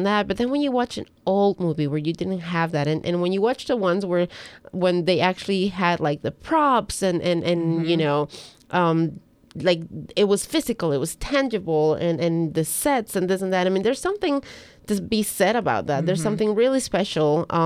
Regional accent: Ecuador; English is a second language; growing up in Ecuador

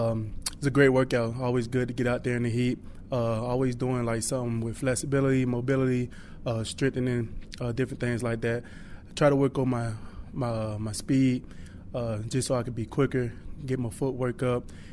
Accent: Miami, Florida, United States; football kept me busy, kept me off the streets, and so that's pretty much growing up in Miami.

